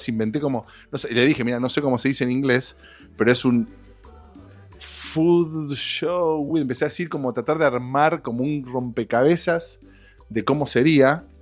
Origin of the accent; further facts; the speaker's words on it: Argentina; now in Brazil; eso me pasa muchísimo a mí con Brasil, acá. Ah, Argentina, qué lindo, Río de Janeiro